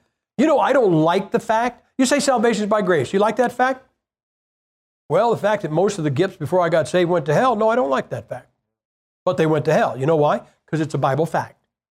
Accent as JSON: {"language": "English", "town": "Massillon", "region": "Ohio", "country": "United States", "tie": "born or raised there", "said": "the oldest football rivalry in history is my hometown, Masson Tigers, and the Canton McKinley Bulldogs, 8 miles away. Masson, where I am from, is where football started."}